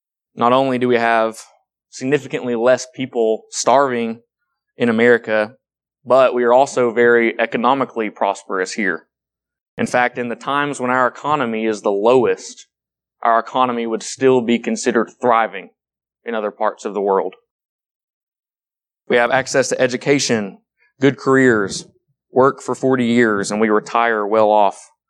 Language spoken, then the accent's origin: English; United States; And I know that growing up in the United States, I've never once had to worry about food not being on the table.